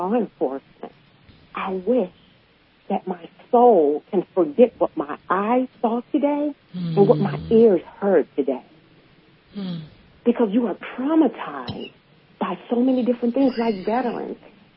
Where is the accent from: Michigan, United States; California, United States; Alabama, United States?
California, United States; I'm from California. I'm from California.